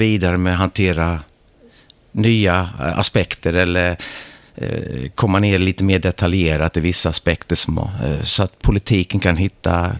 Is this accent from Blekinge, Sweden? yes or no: yes; Ronneby, Blekinge, Sweden; also born or lived in Gothenburg; Jag är uppvuxen i Blekinge, i Ronneby, hjärtat i Sveriges trädgård. Har kvar mina föräldrar där och ett litet sommartorp som vi åker ner till när vi får möjlighet. Och sen så jag är född i Göteborg